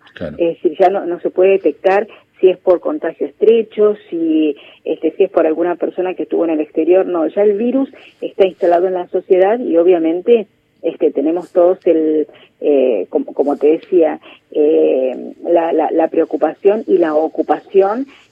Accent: Argentina; como somos todos los argentinos, siempre al límite

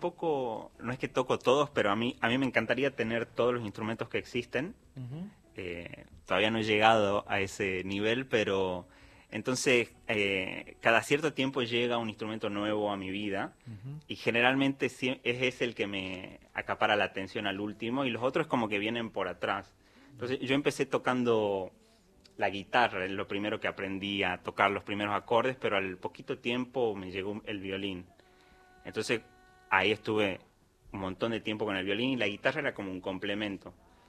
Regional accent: Simoca, Tucumán, Argentina; born there; now in Buenos Aires, Argentina; Nací en Simoca, un pueblo al sur, conocido en el folclore por algunas canciones. Y he nacido ahí en un paraje que se llama Valderrama, o sea, no en el pueblo.

